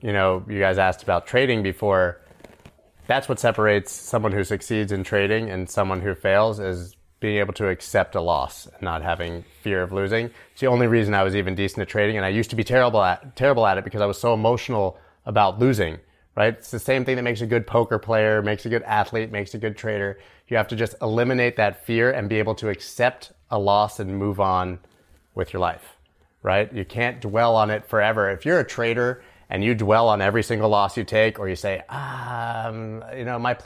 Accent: Canada; Come on, man. I'm Canadian.

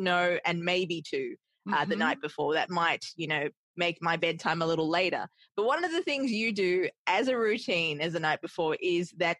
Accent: Australia; now in New York, United States; Because I'm from Australia and I live in New York

